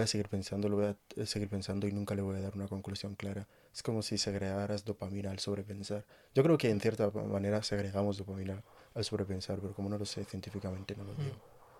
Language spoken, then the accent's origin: Spanish; Barcelona, Catalonia, Spain; moved away as an adult; also born or lived in Senegal; nací en Senegal en el año 2001 y estuve ahí hasta los 7 años, hasta 2008, y en 2008 me mudé a Barcelona, donde estuve hasta 2021 con 19 años. Me fui a París un par de años y ahora he vuelto a España. Llevo otros 6 meses en España